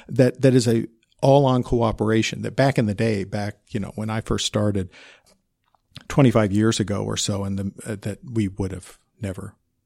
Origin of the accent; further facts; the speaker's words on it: Missouri, United States; growing up in Eastern Jackson County, I can tell you